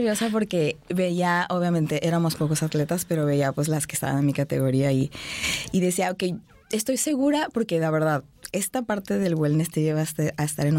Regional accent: Cabo San Lucas, Baja California Sur, Mexico; pero son de San José ellos, yo soy de Cabo San Lucas.

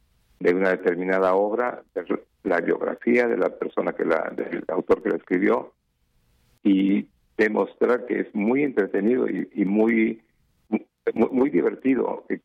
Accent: Mietitlán, Veracruz, Mexico; born there; Yo nací en Mietitlán, Veracruz

